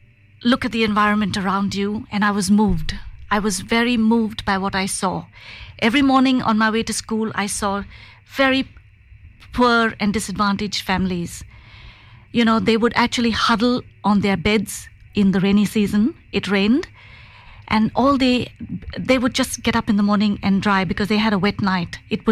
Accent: Mumbai, Maharashtra, India; now in Australia; I come from Mumbai and I grew up in a disadvantaged area

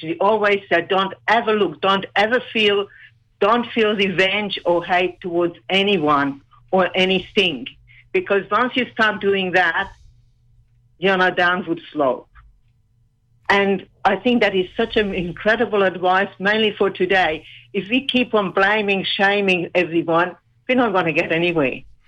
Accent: Hungary; It was under communism, but because my mother was an amazing, clever lady

